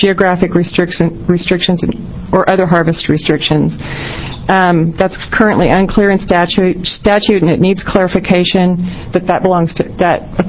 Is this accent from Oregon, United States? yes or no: yes; Roseburg, Oregon, United States; I come from Roseburg, Oregon